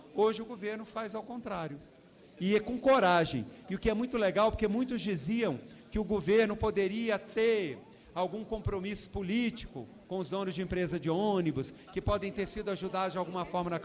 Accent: Minas Gerais, Brazil; e como bom mineiro que sou, Eu nunca vou para o embate

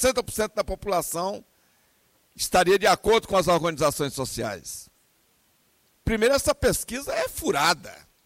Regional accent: Ceilândia, Federal District, Brazil; nós somos da Ceilândia.

